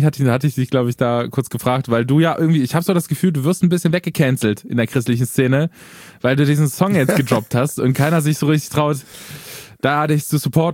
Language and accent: German; Eisleben, Saxony-Anhalt, Germany; born there; es ist ein bisschen so wie meine Geburtsstadt Eisleben.